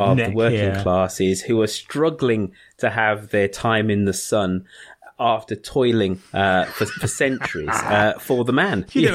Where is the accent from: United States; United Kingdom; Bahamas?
United Kingdom; Birmingham, West Midlands; I must admit, as a Brummie, I'm not supposed to be.